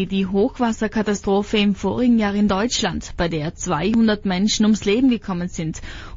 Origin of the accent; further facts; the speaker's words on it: Trentino-Alto Adige, Italy; Bei uns in Südtirol haben zum Beispiel die Gemeinden diese Möglichkeiten.